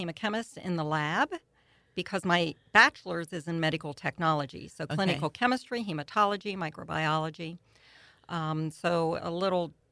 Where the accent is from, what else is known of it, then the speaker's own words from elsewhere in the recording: Pennsylvania, United States; I mean, I'm from the Pittsburgh area